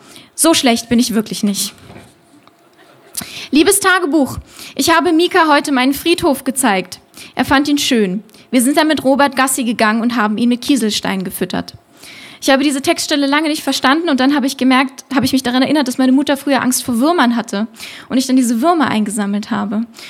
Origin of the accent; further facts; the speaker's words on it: Solothurn, Switzerland; also born or lived in Berlin, Germany; now in Lüsslingen, Switzerland; Und Solothurn ist aber schon meine Heimatstadt, aber eigentlich, und das hört man jetzt, komme ich aus Deutschland, ich bin in Berlin geboren. Und dann hat meine Familie mich irgendwann hierher verschleppt und hier haben wir ein paar Jahre gewohnt